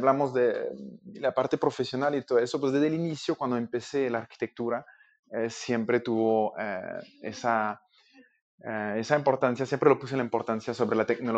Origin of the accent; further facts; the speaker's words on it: Quebec, Canada; Spanish is a second language; moved away as an adult; now in Mexico; se puede escuchar un poco con mi acento, pues yo soy de Canadá, la parte francesa, entonces ahí donde empecé mis estudios en arquitectura